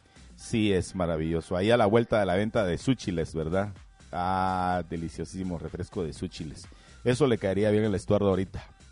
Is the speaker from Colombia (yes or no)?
no; Guatemala; como guatemaltecos